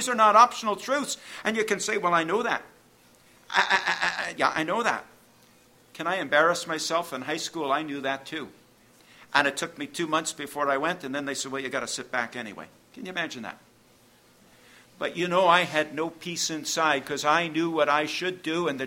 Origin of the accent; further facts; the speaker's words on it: United States; I'm an American.